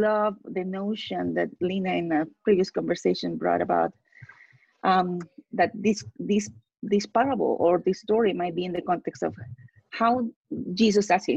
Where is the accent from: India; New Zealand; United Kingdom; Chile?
Chile; because I grew up in Chile, as many of you know, and when I was a child